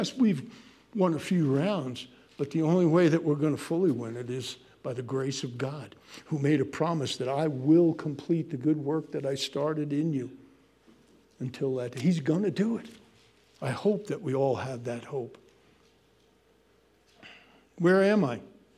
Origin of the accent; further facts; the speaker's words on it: New York, United States; I'm a New Yorker, and you do these and those and all that together, and our tongues are kind of like